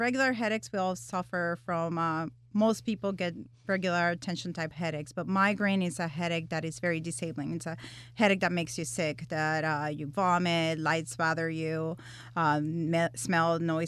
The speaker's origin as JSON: {"language": "English", "country": "Puerto Rico", "tie": "born or raised there", "said": "I grew up in Puerto Rico."}